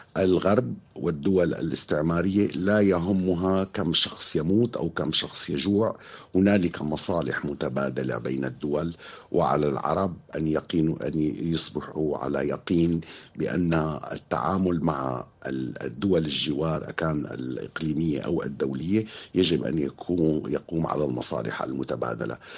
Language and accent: Arabic; Syria; لأنه أنا أصلي سوري